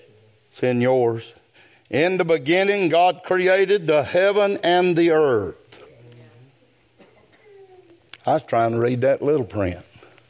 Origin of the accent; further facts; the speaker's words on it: Rome, Georgia, United States; born there; I was born in Floyd County, Georgia. Floyd Hospital. 1954, on the 28th day of November.